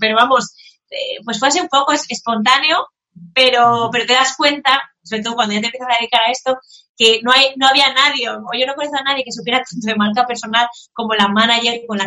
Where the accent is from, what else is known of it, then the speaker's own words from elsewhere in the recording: Valencia, Valencian Community, Spain; Yo no vengo ni del mundo de la música, pero soy de Valencia